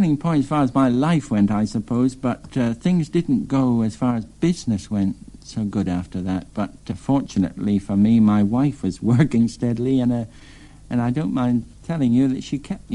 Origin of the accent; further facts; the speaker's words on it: Ontario, Canada; born there; Yes, I was born in Canada, in Ontario.